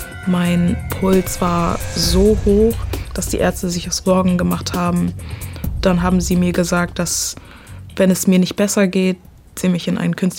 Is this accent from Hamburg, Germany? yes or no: yes; Hamburg, Germany; born there; ich wohne in Hamburg, meine Eltern kommen aus Ghana und ja, also ich wurde auch hier in Deutschland geboren